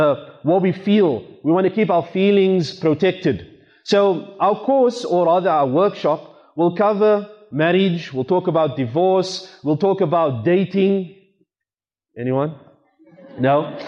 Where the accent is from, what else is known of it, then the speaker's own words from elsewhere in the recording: Cape Town, Western Cape, South Africa; when I was growing up in Cape Town, my parents gave me so much freedom